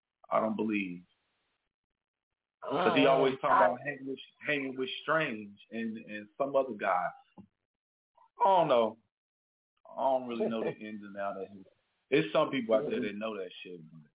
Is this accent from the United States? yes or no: yes; Kansas City, Missouri, United States; there's so many other different artists that's out in KC. Because I'm not there